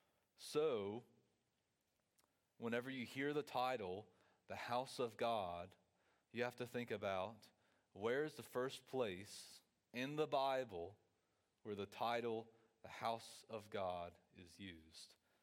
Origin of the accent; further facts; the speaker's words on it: Ville Platte, Louisiana, United States; Growing up in First Baptist Ville Platte, it's such a blessing.